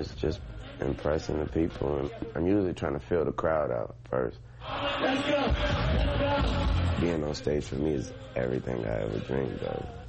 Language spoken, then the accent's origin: English; the South, United States; But I'm from the South. I have to be respectful and everything like that because I have someone to answer to.